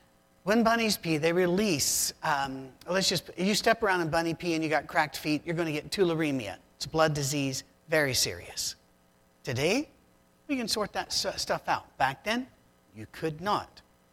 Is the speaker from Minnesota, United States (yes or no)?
no; Tennessee, United States; Where are you all from? And I'll say Tennessee, and that rattles them a bit.